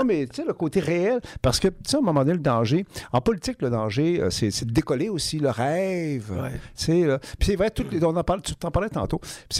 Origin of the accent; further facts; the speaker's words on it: Saguenay, Quebec, Canada; now in Montreal, Canada; je viens de Saguenay, j'ai étudié à Laval. C'est ça, je suis resté 25 ans à Québec, une ville que j'adore. Puis là, je suis à Montréal.